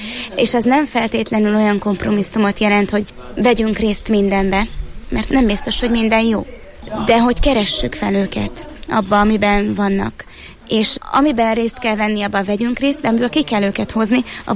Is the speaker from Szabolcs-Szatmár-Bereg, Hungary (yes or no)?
no; Szombathely, Vas, Hungary; én szombathelyi vagyok